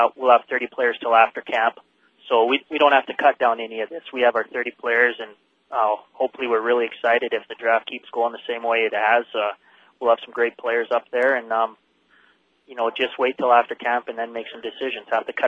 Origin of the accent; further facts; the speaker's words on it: Canada; And growing up in Canada, I think you even see more of it.